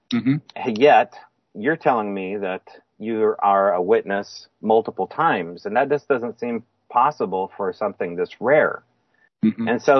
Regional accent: Springfield, Oregon, United States; And I grew up in the Willamette Valley outside of Eugene, in the town of Springfield or Thurston, Oregon.

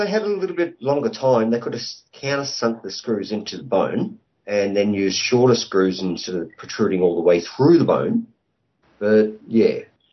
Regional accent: Melbourne, Victoria, Australia; We've got a similar sounding voice, and we're both Australian, both Melbourne

